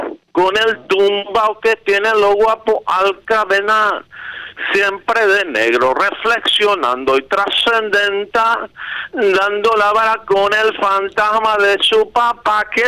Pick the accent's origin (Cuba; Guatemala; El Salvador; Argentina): Cuba; soy cubano, hermana, soy cubano. Ahí tengo la cubanidad